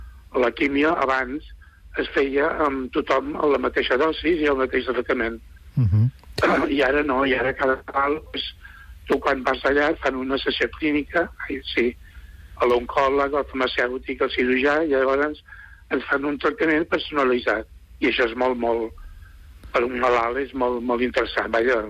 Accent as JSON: {"language": "Catalan", "town": "Masquefa", "region": "Catalonia", "country": "Spain", "said": "Jo sóc de Masquefa, però tinc família, Vilafranca, i cada any hi vaig."}